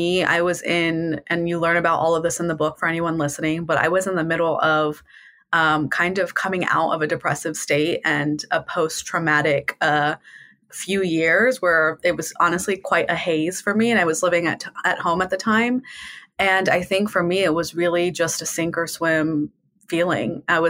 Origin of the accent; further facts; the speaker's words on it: India; But for me, I've always recognized as an Indian woman how money has been weaponized in mm-hmm. my community and culture, especially against women